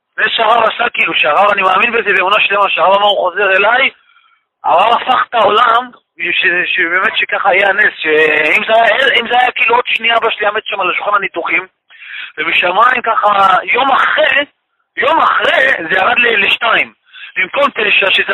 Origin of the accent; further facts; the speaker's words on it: Ramat Gan, Tel Aviv District, Israel; אני מרמת גן.